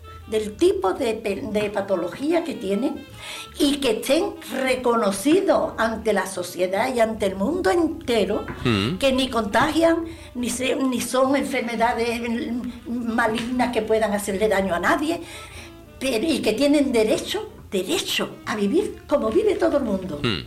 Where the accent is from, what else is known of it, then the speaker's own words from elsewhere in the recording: Andalusia, Spain; somos españoles, somos libres, somos andaluces, somos trabajadores